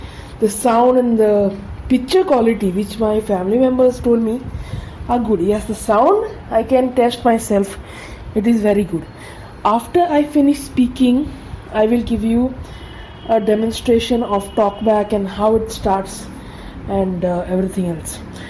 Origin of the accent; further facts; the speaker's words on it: India; from India.